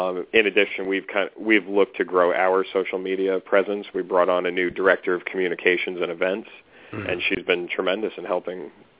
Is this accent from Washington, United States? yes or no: no; Manhattan, New York, United States; I'm from New York as well.